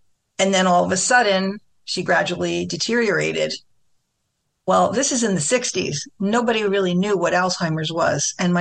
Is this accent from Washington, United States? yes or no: no; New Jersey, United States; So I grew up in New Jersey, and this was actually during the 60s, from about 64